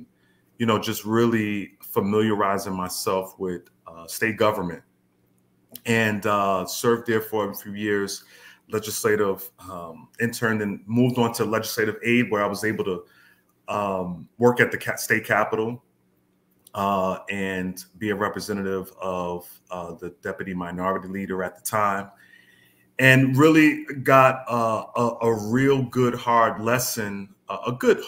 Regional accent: Roselle, New Jersey, United States; I was born and raised in New Jersey, specifically Roselle, New Jersey.

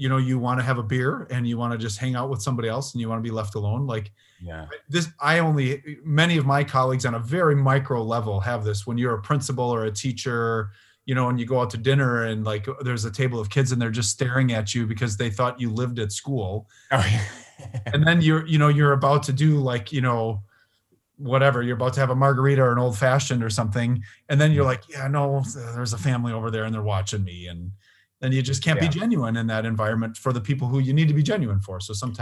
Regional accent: Port Washington, Wisconsin, United States; now in Milwaukee, United States; I live in the north side of Milwaukee. I grew up in Port Washington.

